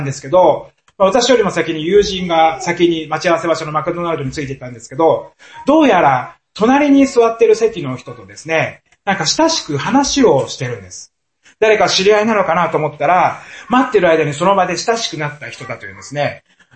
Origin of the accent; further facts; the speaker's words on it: Niigata, Japan; 私の地元の新潟とかですとですね、海とかがある地方に行ったりするとですね